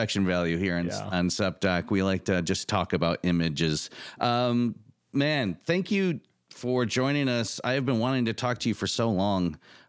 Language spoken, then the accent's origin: English; Coldwater, Michigan, United States; I grew up in Coldwater, Michigan.